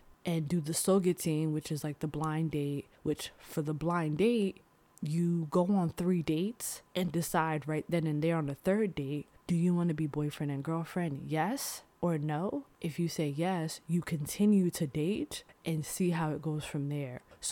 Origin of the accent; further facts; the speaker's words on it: United States; So for example, me as a black person, when I say I'm from America, I get a surprised look on their faces